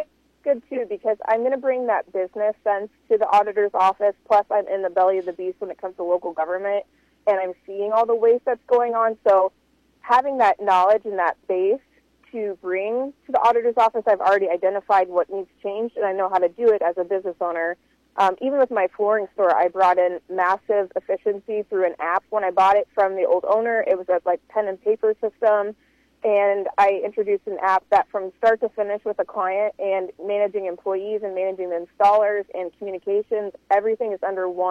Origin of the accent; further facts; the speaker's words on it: Iowa, United States; But, yeah, so born and raised in Iowa County.